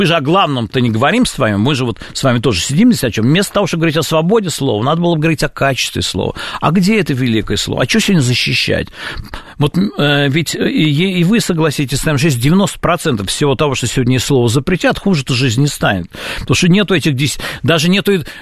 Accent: Israel; Я откровенно говорю, что я из Израиля

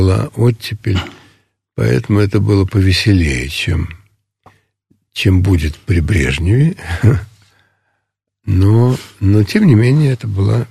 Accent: Moscow, Russia; я не хочу быть в Москве, в родном городе

